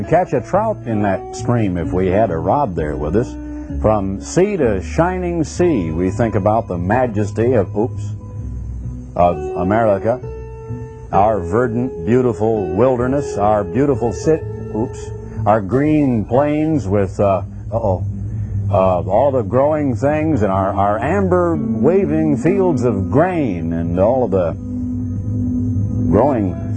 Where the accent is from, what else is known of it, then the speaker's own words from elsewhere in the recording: Oregon, United States; You know, I was born in Oregon. I had the opportunity as a boy to pedal a bicycle just out of the environs of a small town of about 25,000